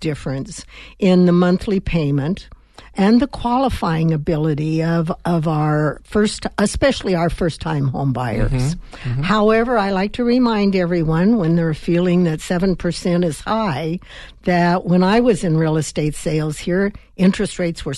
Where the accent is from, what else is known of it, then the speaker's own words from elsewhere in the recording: Tucson, Arizona, United States; I grew up in Tucson.